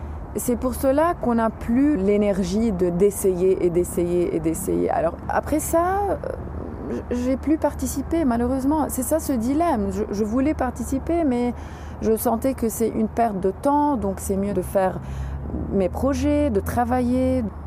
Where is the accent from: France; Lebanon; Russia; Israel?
Lebanon; je suis libanaise, je suis photographe et je fais des films documentaires. J'ai 34 ans. On est là au centre de Beyrouth.